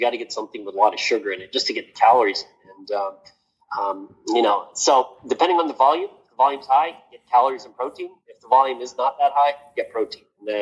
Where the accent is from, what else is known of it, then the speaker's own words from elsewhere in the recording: Washington, D.C., United States; I grew up near Washington, D.C., and every time the weather would go from hot to cold, I'd get sick.